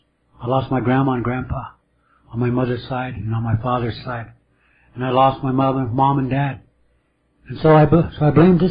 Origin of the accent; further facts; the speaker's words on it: Roseville, South Dakota, United States; now in Albuquerque, United States; I'm from Roseville, South Dakota. But I've been transplanted to Albuquerque because of a need to work.